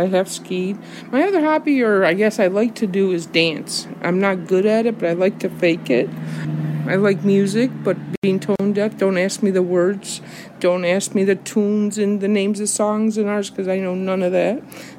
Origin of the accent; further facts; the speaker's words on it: Italy; and then we went to my hometown, and we enjoyed 6 beautiful weeks in Italy.